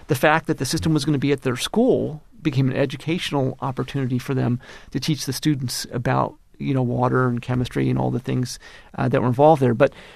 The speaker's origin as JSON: {"language": "English", "country": "Kenya", "tie": "born or raised there", "said": "how about if I invite a delegation, you know, from the government where I grew up in Kenya here, and can you arrange a meeting?"}